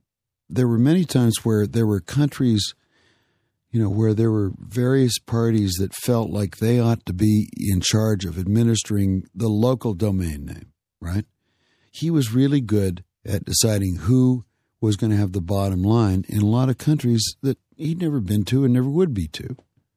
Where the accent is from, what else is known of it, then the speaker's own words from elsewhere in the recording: Wyoming, United States; I'm from Wyoming and a libertarian at least and an anarchist at best.